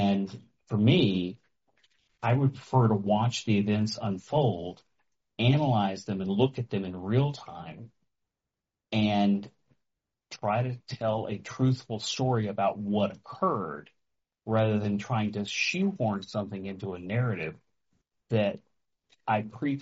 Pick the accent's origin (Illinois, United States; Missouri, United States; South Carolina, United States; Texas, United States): Texas, United States; I mean, I grew up on the Texas Gulf Coast, and I am the recessive gene of my family, politically and socially, probably.